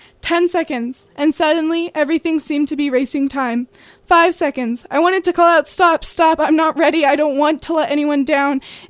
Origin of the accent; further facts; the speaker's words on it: Colorado, United States; I grew up in Colorado with some of the most adventurous parents, and believe me, I had spent my childhood alpine skiing.